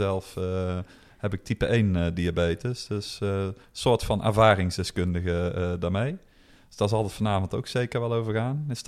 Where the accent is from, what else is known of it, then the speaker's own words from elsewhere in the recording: Eindhoven, North Brabant, Netherlands; Verder kom ik uit Eindhoven, daar woon ik samen met Myrthe.